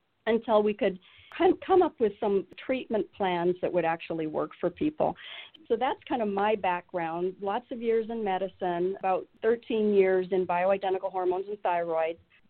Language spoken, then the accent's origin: English; British Columbia, Canada; moved away as an adult; also born or lived in New Mexico; now in Arizona, United States; My accent might be showing up. I actually grew up in British Columbia, so I raised my children in the West Coast, Northwest, and came to Arizona in 2010. I was in New Mexico